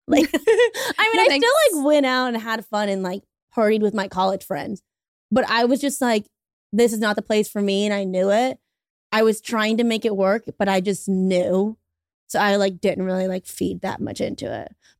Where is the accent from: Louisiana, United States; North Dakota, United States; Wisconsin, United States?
Louisiana, United States; Baton Rouge; We are both from Baton Rouge, Louisiana. I went to TCU my freshman year of college.